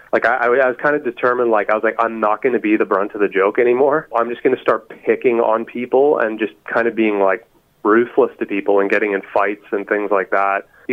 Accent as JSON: {"language": "English", "town": "Ajax", "region": "Ontario", "country": "Canada", "tie": "born or raised there", "lives_now": "Whitby, Canada", "said": "I was born in Ajax, Ontario, and I've basically just kind of stayed in this area my whole life. I moved to Whitby and then Oshawa and then back to Whitby again. And that's where I'm at now."}